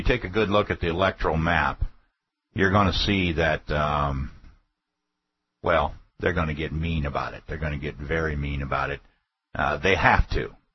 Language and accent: English; Fairbanks, Alaska, United States; I grew up in Fairbanks, a few hundred miles north of Wasilla. I was proud to live on the frontier, far from civilization, and like many Alaskans, I lived in a log house on a dirt road